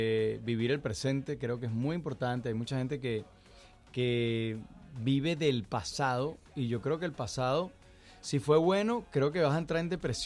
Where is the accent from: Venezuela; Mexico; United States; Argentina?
Venezuela; Mira que yo vengo de Venezuela, que es un país